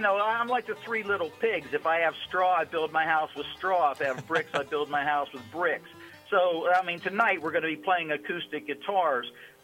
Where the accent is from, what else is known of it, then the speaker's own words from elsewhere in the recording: Pennsylvania, United States; You know, I'm from the Mon Valley. You know, my family is.